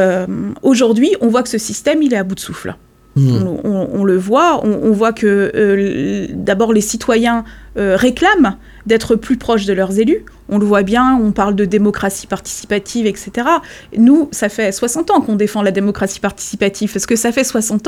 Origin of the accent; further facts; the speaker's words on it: Loudéac, Brittany, France; now in Pontivy, France; je viens du centre-Bretagne, je suis née à Loudéac et j'y ai grandi et je vis aujourd'hui à Pontivy.